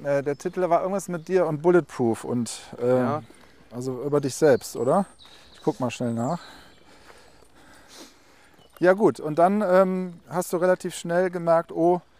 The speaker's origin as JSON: {"language": "German", "region": "Eifel", "country": "Germany", "said": "Ja, also ich komme aus der Eifel, da gibt es die auch."}